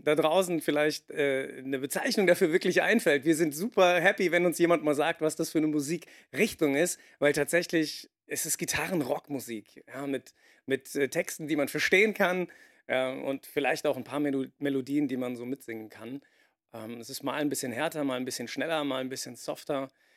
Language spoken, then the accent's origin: German; Frankfurt, Hesse, Germany; Wir kommen eigentlich aus Frankfurt am Main.